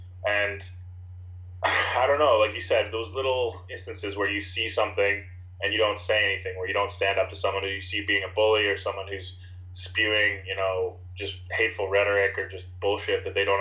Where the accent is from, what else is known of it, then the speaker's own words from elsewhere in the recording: Toronto, Ontario, Canada; I come from Toronto. I was born and raised in Toronto in a pretty diverse community, but then I left, and I left for a long time and went to a southwestern Ontario school